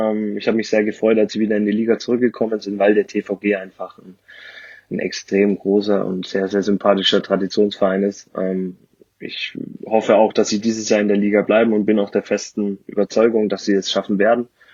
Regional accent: Ansbach, Bavaria, Germany; Da komme ich her, genau. Gebürtiger Franke. Und ja, also für alle, die das nicht wissen, Ansbach liegt im Großraum Nürnberg.

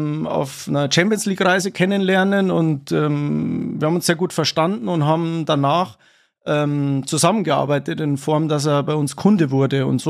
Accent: Munich, Bavaria, Germany; Jetzt bin ich Münchner

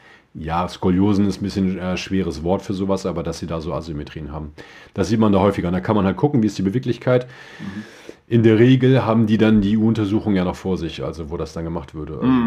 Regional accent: Germany; Ganz genau, als Deutsche sollten wir die Schnauze halten.

